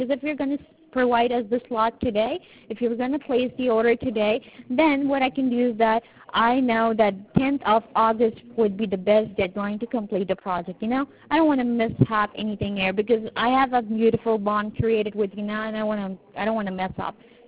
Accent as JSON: {"language": "English", "region": "California", "country": "United States", "lives_now": "Canada", "said": "I am from California."}